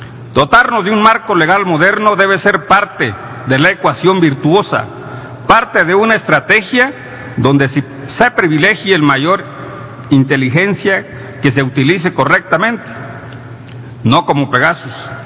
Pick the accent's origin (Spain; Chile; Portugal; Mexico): Mexico; Guerrero; Vengo del estado de Guerrero y los ciudadanos allá vivimos con temor permanente.